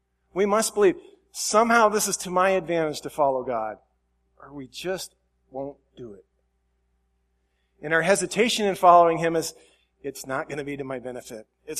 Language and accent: English; Council Bluffs, Iowa, United States; I grew up in Council Bluffs, Iowa, which, like the name, has these bluffs that supposedly the Indians held council meetings on.